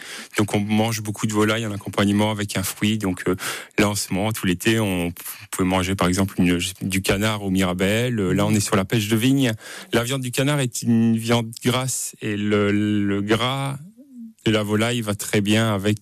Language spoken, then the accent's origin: French; Belgium; ça s'entend à ma voix, je suis belge d'origine